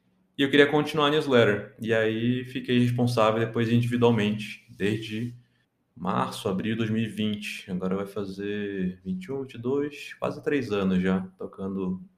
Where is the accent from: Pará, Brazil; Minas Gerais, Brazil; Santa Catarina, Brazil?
Pará, Brazil; Belém; now in São Paulo, Brazil; eu fiz engenharia de computação aqui em São Paulo, na Politécnica da USP. E antes disso, eu nasci e cresci lá em Belém do Pará, de onde eu sou.